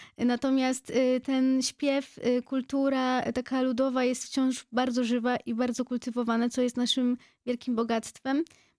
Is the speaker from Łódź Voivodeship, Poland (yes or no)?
no; Lower Silesian Voivodeship, Poland; jest właśnie na Dolnym Śląsku, stąd nasze działania też właśnie głównie opierają się tutaj i my jesteśmy stąd.